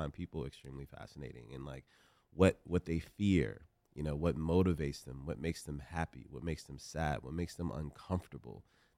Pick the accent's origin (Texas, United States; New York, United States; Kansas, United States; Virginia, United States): Virginia, United States; Richmond; I come from Southside Richmond, Virginia. I grew up in the hood, man.